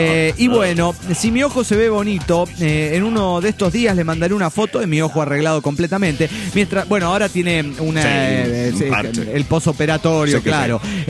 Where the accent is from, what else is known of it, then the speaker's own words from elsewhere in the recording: Colombia; now in Costa Rica; Hace algunos años llegué a vivir a Costa Rica, ya que soy colombiano.